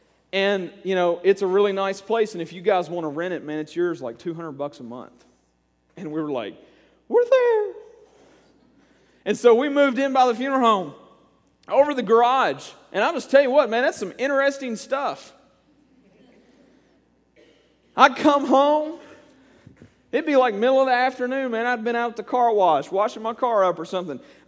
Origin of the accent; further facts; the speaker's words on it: Kentucky, United States; I remember one funeral home when I was a small child in the hometown where I grew up in Western Kentucky.